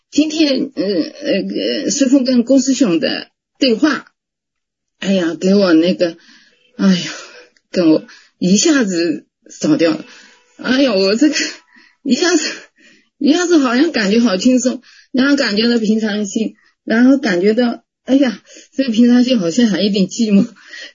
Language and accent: Chinese; Nanjing, Jiangsu, China; 我是南京的